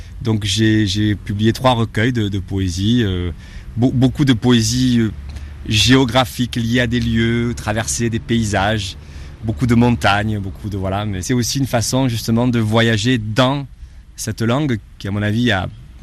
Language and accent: French; Provence-Alpes-Côte d'Azur, France; now in Montpellier, France; Il y a la variante provençale, dont moi je suis originaire de Provence